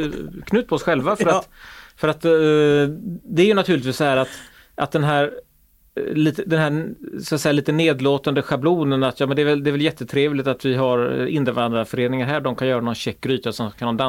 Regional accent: Gothenburg, Västra Götaland County, Sweden; Vi är göteborgare.

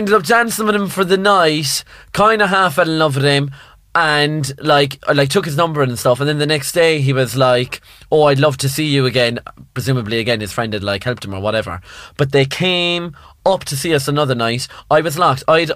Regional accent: Ireland; I'm pure Irish mammy

